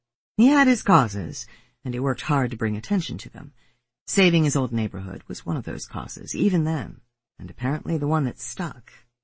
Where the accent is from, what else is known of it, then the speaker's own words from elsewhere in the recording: Pittsburgh, Pennsylvania, United States; now in Philadelphia, United States; I didn't grow up around here. I was raised outside of Pittsburgh and came to Philadelphia for college. I liked the area, so I stayed on and got a master's degree.